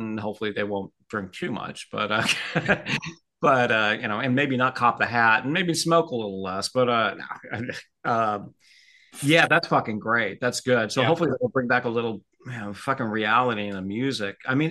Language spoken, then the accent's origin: English; California, United States; Yeah, there is that, and I'm from Southern California, so.